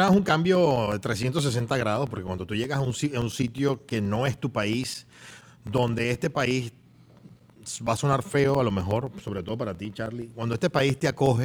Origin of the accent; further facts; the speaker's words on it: Venezuela; me voy a devolver a mi país a prestar todo el conocimiento que he aprendido aquí, allá en mi país. Yo quiero devolverme a Venezuela.